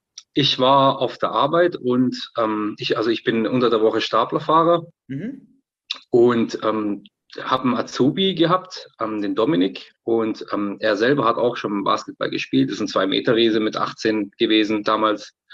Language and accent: German; Turkey; Und dann habe ich halt als Türke natürlich erstmal